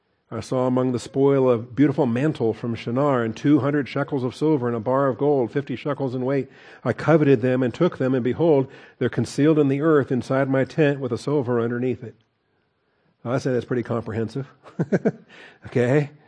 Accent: Washington, United States; In fact, being a Washingtonian and her being a Texan, it would have been pretty wrong, right?

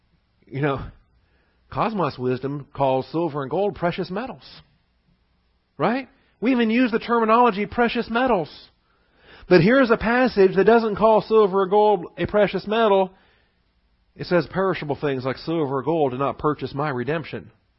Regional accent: Seattle, Washington, United States; Maybe it's because I'm a city boy. All right, I grew up in Seattle and the big lights and the concrete and all that.

